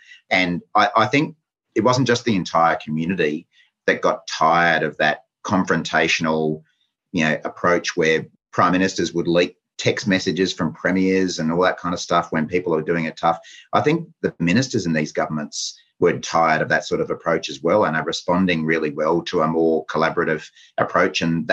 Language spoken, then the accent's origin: English; Queensland, Australia; I guess as a Queenslander, I was well aware that there had been a significant problem in North Queensland